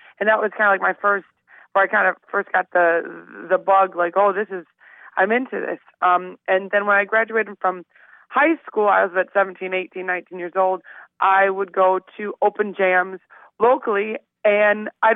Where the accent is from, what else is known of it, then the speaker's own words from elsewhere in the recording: Waukegan, Illinois, United States; So I am originally from Waukegan, Illinois, which is about, let's see, it's about 45 minutes north of the Loop. It's in Lake County, which is right next door to Cook County, Chicago County.